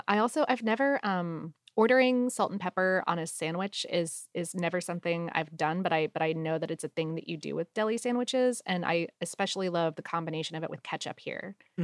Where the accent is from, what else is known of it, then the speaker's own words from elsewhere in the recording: New Jersey, United States; I have since moved away from my hometown, but I'm still in New Jersey